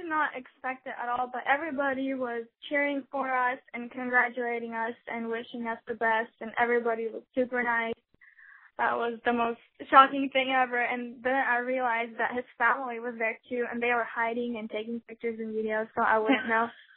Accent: Spartanburg, South Carolina, United States; Yes, we're both from Spartanburg, but he's in school right now in Georgia.

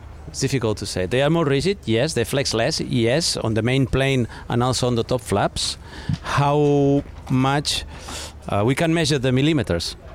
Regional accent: Catalonia, Spain; Welcome to Catalonia. Welcome to my hometown that is not far from here. It's a lot. It's 80 k's from here.

